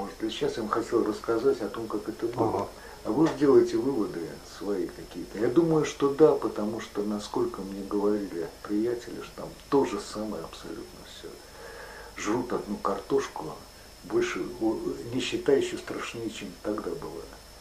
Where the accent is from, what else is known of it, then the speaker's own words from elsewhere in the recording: Moscow, Russia; я сам из Москвы.